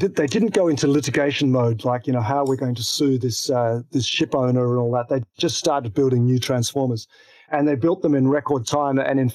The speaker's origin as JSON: {"language": "English", "region": "Tasmania", "country": "Australia", "tie": "born or raised there", "said": "Actually, I grew up in Tasmania. It's an island to the south of Australia."}